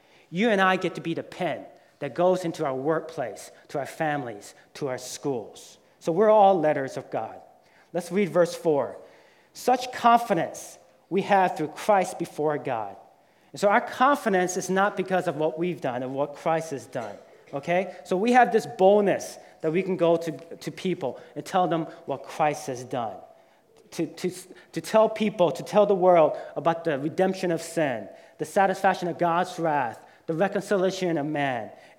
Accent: Georgia, United States; I grew up near Fort Benning, Georgia.

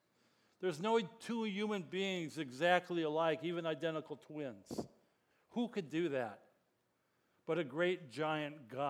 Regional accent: Detroit, Michigan, United States; I grew up in Detroit, Michigan. Except for 1 year, all my roommates in college were men of color.

